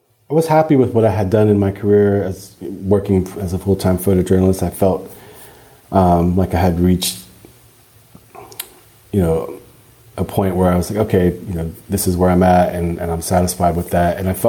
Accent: the South, United States; I grew up in the South and she grew up in LA.

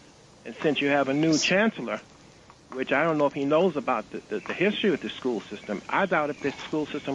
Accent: Queens, New York, United States; Okay, I'm from Queens here, and I'm noticing that the Board of Ed system has changed since I went to school, because I went to a public school here in this city

